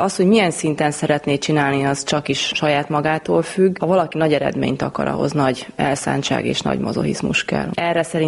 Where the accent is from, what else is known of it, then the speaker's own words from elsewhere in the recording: Székesfehérvár, Fejér, Hungary; Székesfehérváron az Alba Volán SC sportolójaként nevelkedtem, és most jelen pillanatban itt is dolgozom, mint edző.